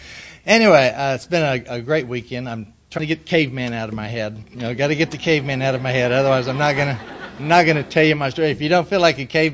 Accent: Oklahoma City, Oklahoma, United States; I'm originally from Oklahoma, and I missed that. I grew up in Oklahoma City, and Really? How's that? No? Originally, I'm from Oklahoma City. I was born and raised there, and I thought that was the big city for a long time.

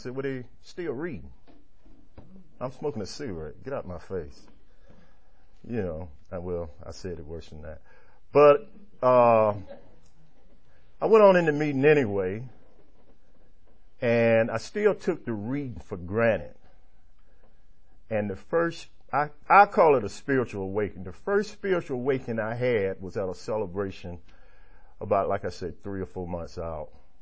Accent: Georgia, United States; now in Kennesaw, United States; Me living in Kennesaw is out of my comfort zone. I'm from the Bluff. I'm from the inner city.

